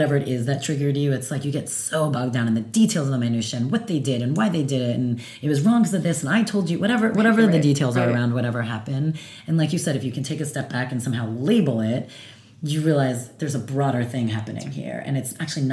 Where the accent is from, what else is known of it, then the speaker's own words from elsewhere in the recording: New Jersey, United States; look, I'm from Jersey. Like, I curse a lot. I say it like it is.